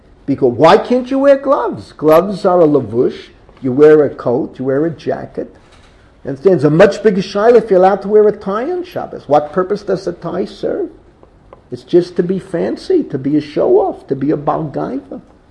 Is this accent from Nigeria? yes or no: no; United States; I grew up in America. It's freezing.